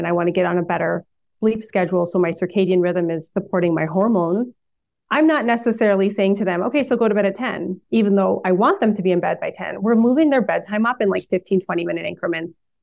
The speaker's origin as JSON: {"language": "English", "region": "Minnesota", "country": "United States", "tie": "born or raised there", "also_born_or_lived": "Hong Kong", "said": "I grew up in the Minnesota in the Midwest."}